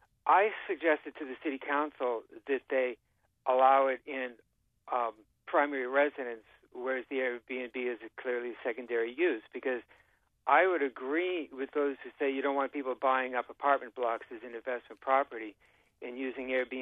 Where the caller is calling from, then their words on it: Portsmouth, United States; Hello. I'm calling from Portsmouth.